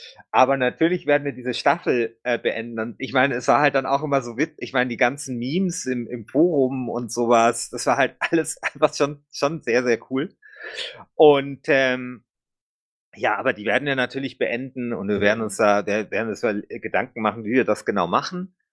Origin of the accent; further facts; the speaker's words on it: Munich, Bavaria, Germany; ich bin ja gebürtiger Münchner. Also meine Mama ist Spanierin, mein Vater kommt aus dem Rheinland. Aber ich bin in München geboren und ich bin halt Münchner.